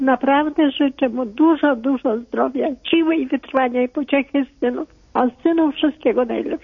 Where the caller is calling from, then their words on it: Mława, Masovian Voivodeship, Poland; Ja z Mławy telefonuję.